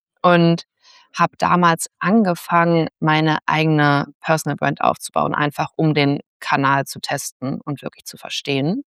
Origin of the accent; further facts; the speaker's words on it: Berlin, Germany; Ich bin in Berlin aufgewachsen, so Stadtrand, super privilegiert. Also Beamtenfamilie, Einfamilienhaus, alles irgendwie immer schön gewesen sozusagen.